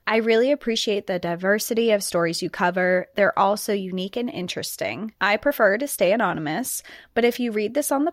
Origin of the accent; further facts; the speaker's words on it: Colorado, United States; I'm originally from Colorado and live here now, but at the time, I was living on the East Coast.